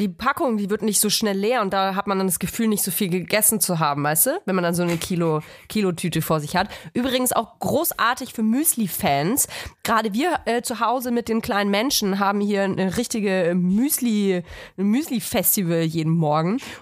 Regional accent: Bavaria, Germany; Ich komme ja aus Franken.

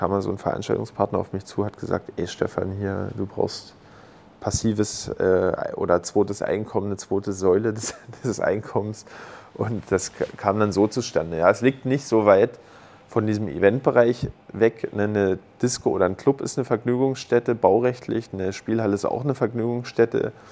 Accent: Görlitz, Saxony, Germany; aus Görlitz. Bin hier geboren auch. Jetzt mittlerweile 36 Jahre alt

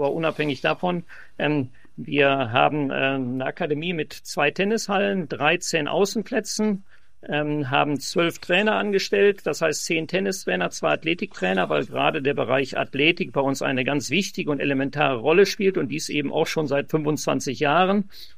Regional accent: Mülheim an der Ruhr, North Rhine-Westphalia, Germany; Ja, also ich komme aus Mülheim an der Ruhr. Der Mülheim ist im Ruhrgebiet, das heißt in der Nähe zwischen Essen und Düsseldorf.

